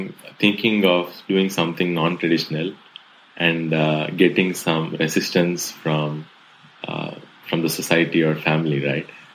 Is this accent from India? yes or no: yes; India; Being Indian, I can relate to what my mom or dad or family would say